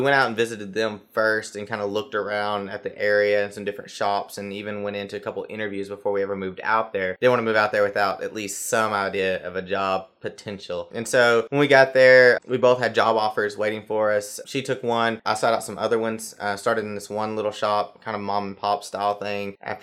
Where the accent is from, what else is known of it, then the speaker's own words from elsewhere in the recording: Arkansas, United States; now in Seattle, United States; This is why I'm here in Seattle. I'm from Arkansas.